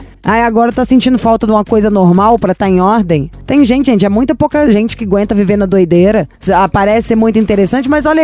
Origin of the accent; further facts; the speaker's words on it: Brazil; porque eu sou brasileira, moro num país tropical.